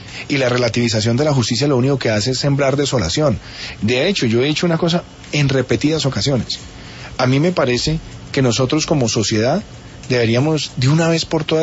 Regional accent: Colombia; a mí no me interesa, como colombiano, hacer trizas los acuerdos.

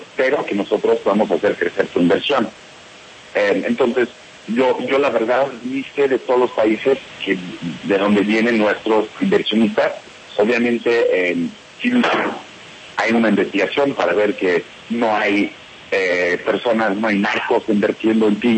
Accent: United States; Spanish is a second language; yo soy norteamericano, pero me encanta Colombia

